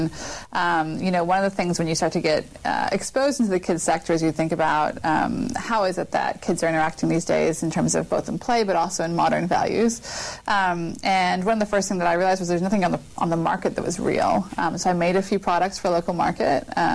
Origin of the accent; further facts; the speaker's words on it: New Zealand; now in United States; I was born in New Zealand, and then I lived here as a kid in the U.S. For a lot of my childhood, and then moved back to New Zealand for my sort of high school years.